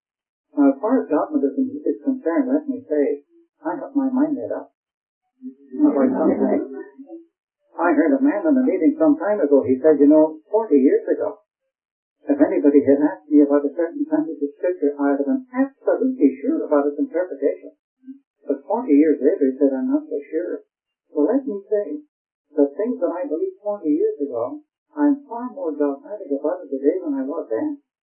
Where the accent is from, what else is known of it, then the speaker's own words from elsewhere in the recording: Ireland; Although I'm an Irishman, I absolutely hate arguing.